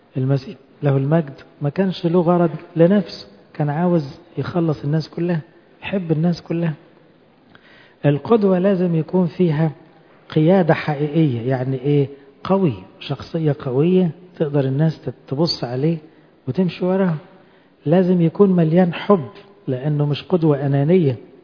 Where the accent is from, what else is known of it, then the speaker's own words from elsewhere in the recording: Egypt; احنا مصريين نحب بلدنا وننتمي لبلدنا وعاوزين بلدنا احسن بلد في الدنيا